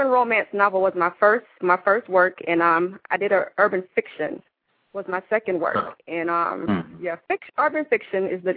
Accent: Jamaica; now in Atlanta, United States

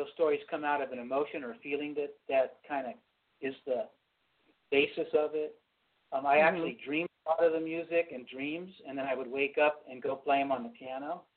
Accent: California, United States; I have no Native American in me, but I am born and raised in California

